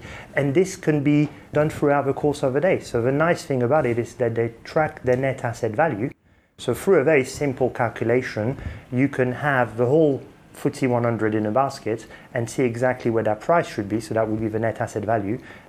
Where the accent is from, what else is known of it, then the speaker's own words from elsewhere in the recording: United Kingdom; accent: French-British; I'd hoped that my accent actually wouldn't give it away, but it does in most cases. I'm half French, half Brit, and I spent most of my educational life in the UK. I went to public school and then I ended up going to university here in London.